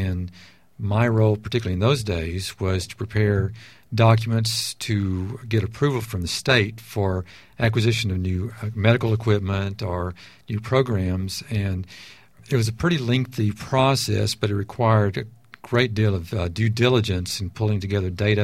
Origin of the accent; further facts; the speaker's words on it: Gainesville, Texas, United States; also born or lived in Waco; I wasn't born in Waco. I was born in Gainesville, Texas, but my family, my parents had lived in Waco, had moved to Gainesville.